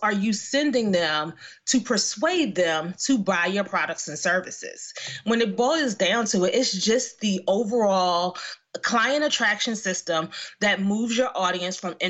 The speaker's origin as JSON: {"language": "English", "town": "Philadelphia", "region": "Pennsylvania", "country": "United States", "tie": "born or raised there", "said": "I'm from the neighborhood. I grew up in West Philly."}